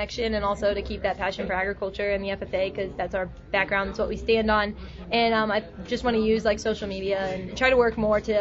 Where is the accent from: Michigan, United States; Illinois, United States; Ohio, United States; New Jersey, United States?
Illinois, United States; New Athens; I grew up in New Athens, Illinois, which is east of St. Louis